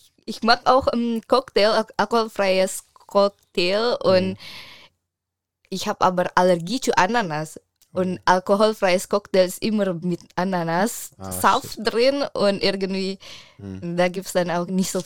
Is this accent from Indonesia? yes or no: yes; Indonesia; German is a second language; Also ich komme ja aus Indonesien